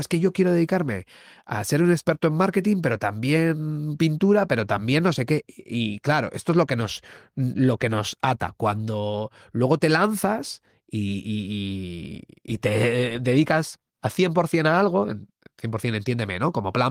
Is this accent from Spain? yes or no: yes; Logroño, La Rioja, Spain; born there; yo nací en Logroño